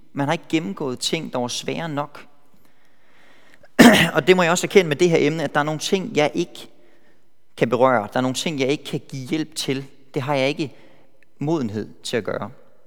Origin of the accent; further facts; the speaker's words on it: Silkeborg, Central Denmark Region, Denmark; also born or lived in Iringa, Tanzania; jeg er missionærbarn fra Tanzania, i Ringa, så det er også på plads. Og så i 2003, der vendte vi hjem til Danmark og har boet i Silkeborg. Det er Jylland.